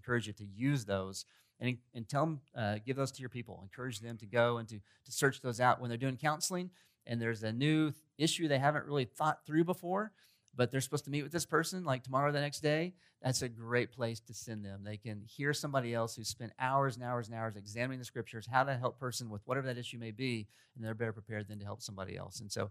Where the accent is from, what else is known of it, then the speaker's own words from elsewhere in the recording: Glen Rose, Texas, United States; And so I'm from Glen Rose, Texas. 25 or so miles up the road is Grace Bible Church.